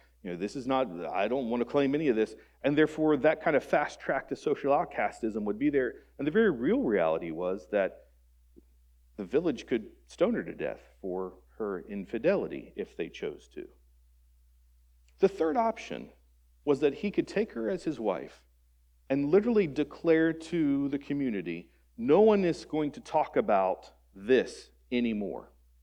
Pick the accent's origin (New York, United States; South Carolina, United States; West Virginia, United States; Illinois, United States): West Virginia, United States; I'm from West Virginia.